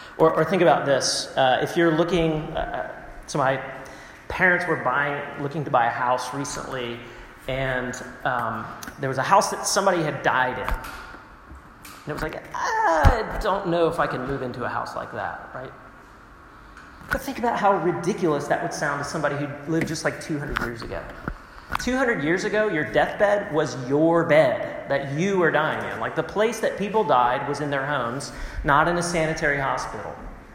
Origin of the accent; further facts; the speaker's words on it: Texas, United States; so I am from Texas, southern part of the United States, and it is very hot in Texas.